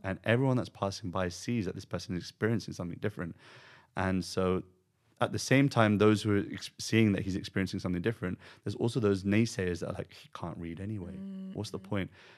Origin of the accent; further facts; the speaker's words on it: United Kingdom; Like even, you know, for me, being a British person, I don't think I'm integrated into the British culture completely.